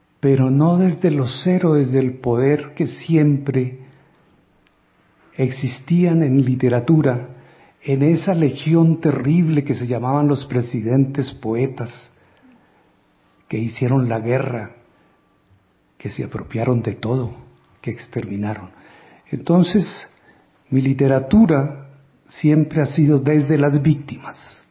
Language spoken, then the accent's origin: Spanish; Líbano, Tolima, Colombia; Yo, a los 7 años, estaba en la plaza de Líbano, Tolima, mi pueblo, que queda arriba de la antigua Armera en la cordillera.